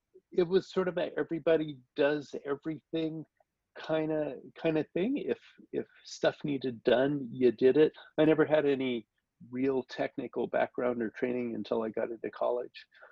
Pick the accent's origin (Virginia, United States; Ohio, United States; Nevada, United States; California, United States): Nevada, United States; Las Vegas; I grew up in Las Vegas, and we would be, I was in the Las Vegas Boys Choir, and I was just a little carefree kid.